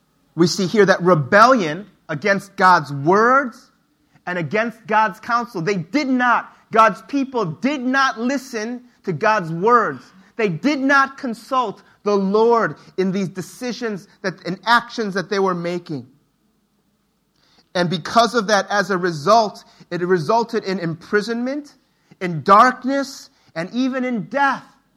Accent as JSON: {"language": "English", "country": "United States", "tie": "born or raised there", "said": "I remember growing up, and I grew up in two cultures. You see, I grew up in the United States, and where I didn't have a lot of Asian friends."}